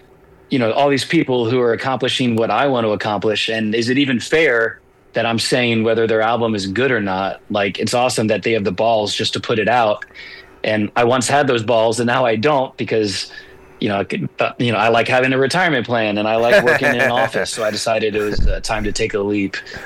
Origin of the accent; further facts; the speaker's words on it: Richmond, Virginia, United States; I grew up in Richmond, Virginia, and went to college in Virginia, and then went to New York after college.